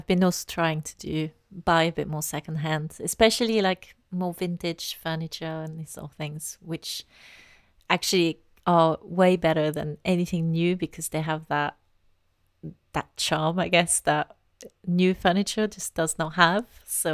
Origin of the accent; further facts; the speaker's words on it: France; English is a second language; obviously I'm from France, so definitely doing lots of raclette in the winter.